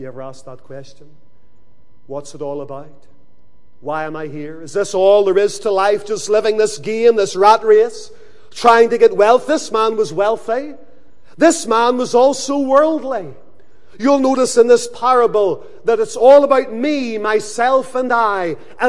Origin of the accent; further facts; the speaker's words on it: Lisburn, Northern Ireland, United Kingdom; Whenever I was a little boy growing up in Lisburn, my father was friendly with a certain individual